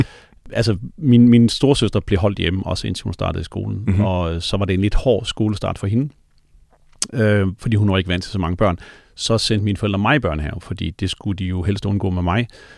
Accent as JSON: {"language": "Danish", "town": "Kollund", "region": "Central Denmark Region", "country": "Denmark", "tie": "born or raised there", "said": "Ja, altså faktisk er jeg opvokset uden for Kollund."}